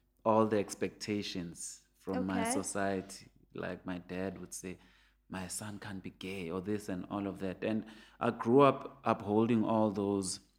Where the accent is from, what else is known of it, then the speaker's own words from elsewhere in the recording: Pimville, Gauteng, South Africa; And I grew up in Pimville, which has a golf course.